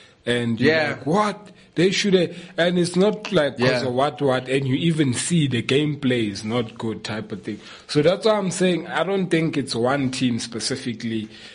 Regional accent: South Africa; Because I'm a South African, you know.

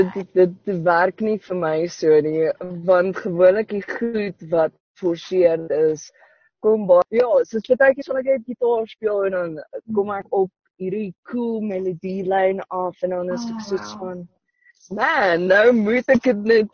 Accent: Polokwane, Limpopo, South Africa; Ek kom van Polokwane af en ek doen nou my honeurs in korporatiewe kommunikasie

